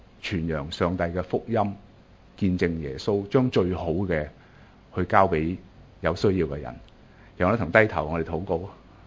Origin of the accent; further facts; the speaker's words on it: Hong Kong; 自己作为一个香港人，即使是一个信徒